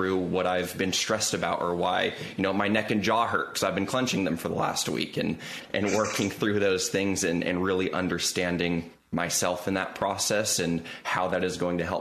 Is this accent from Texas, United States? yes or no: no; California, United States; Yeah, I mean, growing up in SoCal, I loved fishing, I loved surfing, I loved hiking.